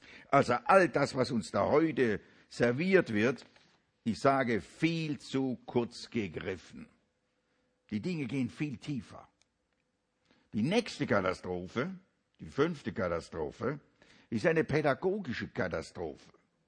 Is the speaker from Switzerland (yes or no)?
yes; Switzerland; Und ich sage das jetzt als Schweizer Leute.